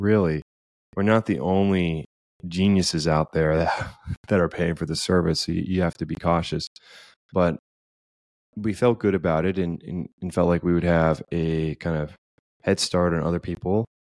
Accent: Florida, United States; Well, I grew up and live in Florida, and taking care of your beaches and your environment is something that is implanted in you as a kid

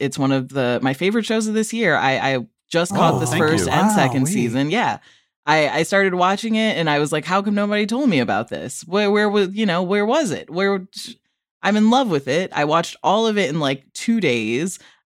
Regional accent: Rockford, Illinois, United States; It's set in my hometown, Rockford, Illinois, and they get the details right.

